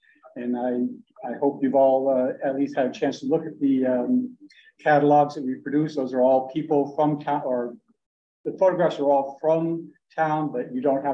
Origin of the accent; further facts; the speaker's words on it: Ellington, Connecticut, United States; now in Bolton, United States; I'm actually from Ellington, so I haven't gone too far from home.